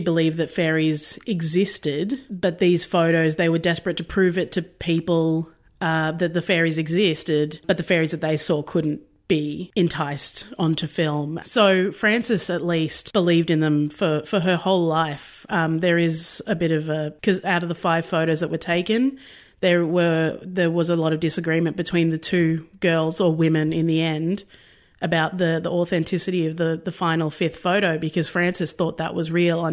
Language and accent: English; Bairnsdale, Victoria, Australia; I grew up in Bairnsdale out in Gippsland and we used to go to Buchan a lot, which is famous for some natural underground caves.